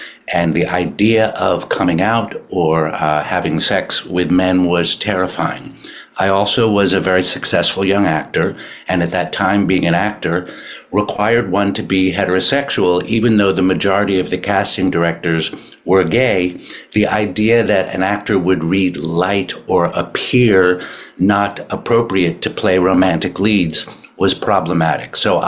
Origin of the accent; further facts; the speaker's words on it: Manhattan, New York, United States; I grew up here in Manhattan on the Upper East Side.